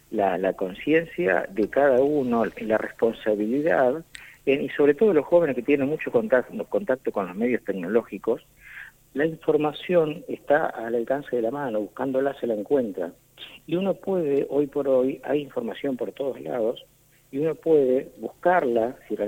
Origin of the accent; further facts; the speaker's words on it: Argentina; tener la responsabilidad como argentino de buscar por su propia cuenta la información